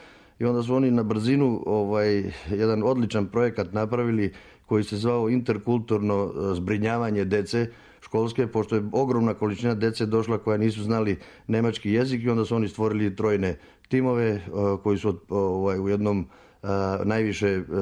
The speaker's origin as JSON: {"language": "Serbian", "town": "Banja Luka", "region": "Republika Srpska", "country": "Bosnia & Herzegovina", "tie": "born there", "said": "ja sam rođen u Banja Luci"}